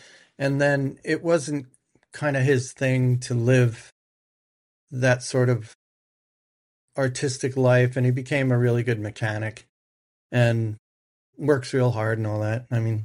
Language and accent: English; Cedar Grove, New Jersey, United States; I did grow up in Cedar Grove, there in Cedar Grove.